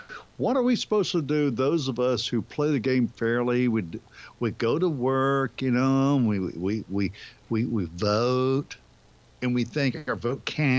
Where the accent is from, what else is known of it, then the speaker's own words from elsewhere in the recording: the South, United States; accent: southern; My southern accent's.